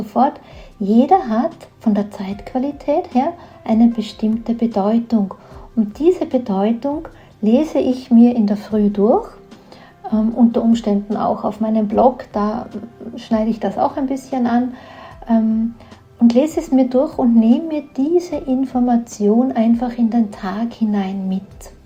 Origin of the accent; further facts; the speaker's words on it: Tyrol, Austria; Also hinhören, sagt man losen bei uns in Tirol.